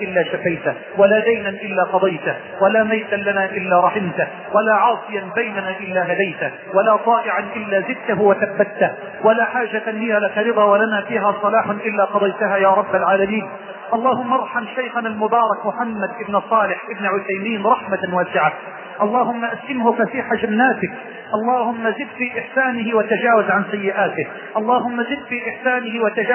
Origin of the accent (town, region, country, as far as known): Egypt